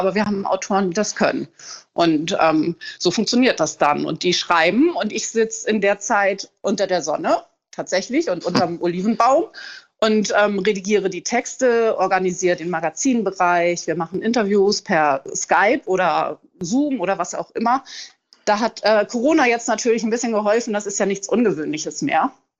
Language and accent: German; Hamburg, Germany; moved away as an adult; now in Portugal; aus Hamburg tatsächlich weggegangen, weil Hamburg eigentlich meine Heimatstadt ist und ich die Stadt auch sehr, sehr liebe.